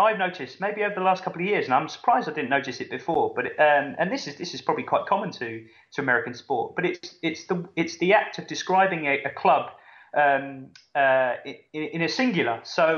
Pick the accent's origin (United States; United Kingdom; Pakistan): Pakistan; I grew up in Pakistan when I was a kid.